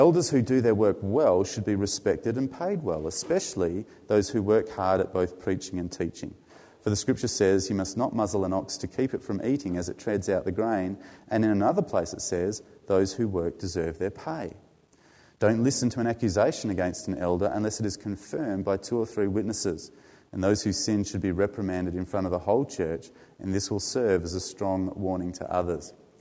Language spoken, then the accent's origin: English; Australia; That anti-authoritarian vibe that comes with being Australian. And there's plenty of research out there that says Australia's fairly unique in that we hate our leaders